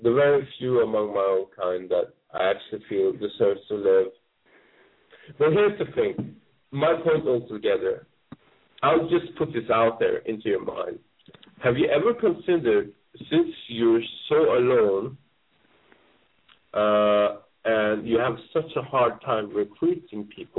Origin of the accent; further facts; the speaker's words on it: Finland; accent: Finnish; English is a second language; My accent is from Finland.